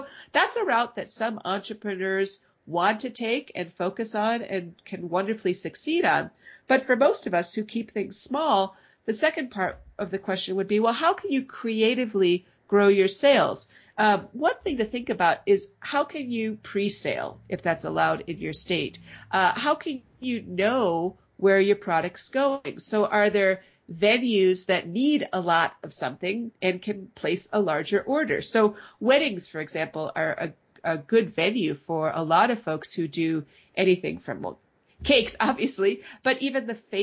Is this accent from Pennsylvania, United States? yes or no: no; Wisconsin, United States; But that's another strong passion of mine to see things expanded here in my home state of Wisconsin.